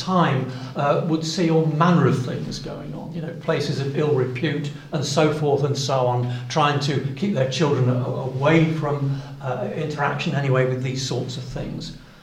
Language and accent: English; United Kingdom; But we didn't, because we're British, aren't we?